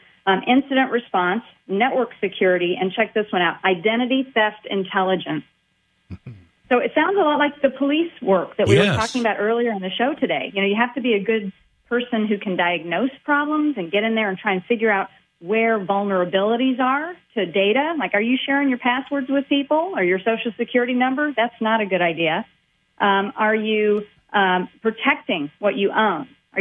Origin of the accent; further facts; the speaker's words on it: Charleston, Illinois, United States; born there; I was born in Charleston, Illinois, where Eastern Illinois University